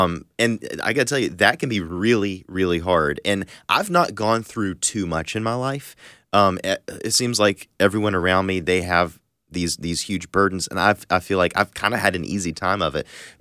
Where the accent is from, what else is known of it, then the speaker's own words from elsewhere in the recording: the South, United States; now growing up in the South, I feel like it's kind of like you go over to your friend's house